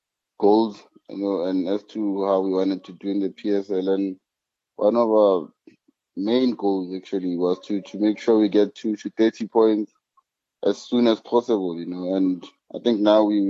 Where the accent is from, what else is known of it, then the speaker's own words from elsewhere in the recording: Alexandra, Gauteng, South Africa; also born or lived in Tembisa; Okay, I was born in Tembisa, but I grew up in Alexandra. Okay, I'm the last born.